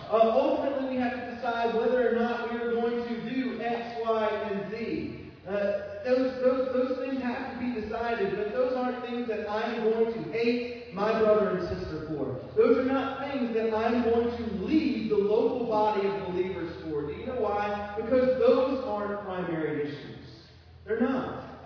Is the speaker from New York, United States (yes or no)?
no; Livingston, Louisiana, United States; This applies to Pine Grove Baptist Church where I grew up in Livingston, Louisiana.